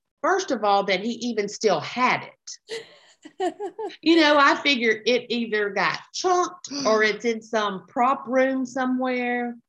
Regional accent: Alabama, United States; So everybody knew we're from Alabama, you know, the whole thing.

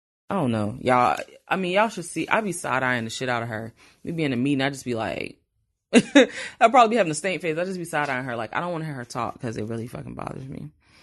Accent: the South, United States; Or we can just talk regular and be like, you know, if I'm from the South, so if I talk without doing all that, then this is how I sound.

